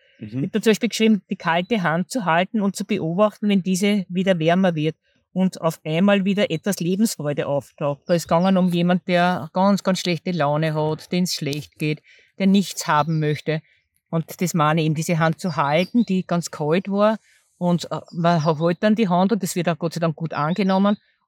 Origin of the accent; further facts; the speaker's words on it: Vienna, Austria; Aber das weiß man natürlich als Wienerin